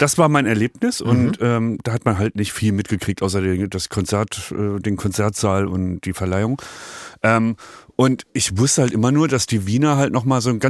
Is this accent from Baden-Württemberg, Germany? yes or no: no; Berlin, Germany; Und das sage ich als Berliner.